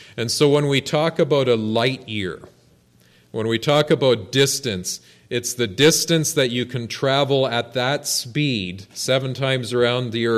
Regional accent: St. Jacobs, Ontario, Canada; I'm from the St. Jacobs area, and we've got lots of nice open country there.

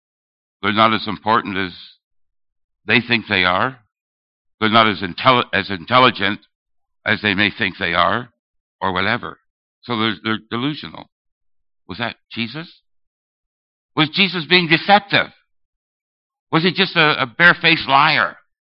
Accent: Burlington, Ontario, Canada; Now, you folk know that I'm from Burlington. You're from Timmins.

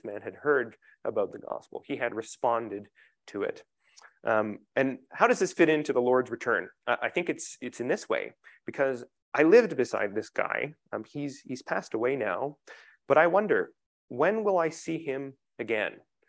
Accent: South Porcupine, Ontario, Canada; I grew up in South Porcupine for much of my childhood. Maybe I moved there when I was 12.

